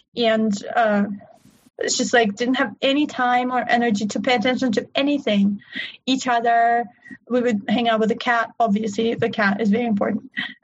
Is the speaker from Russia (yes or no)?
yes; Russia; English is a second language; now in United States; I'm from Russia originally, and I don't particularly talk to many people there anymore.